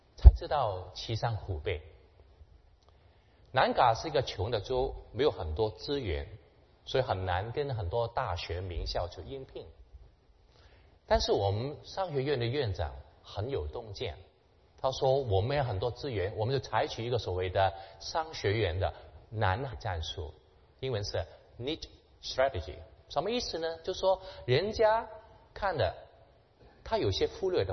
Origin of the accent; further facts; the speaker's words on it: Hong Kong; 我是在香港出生长大的，我中学就信了主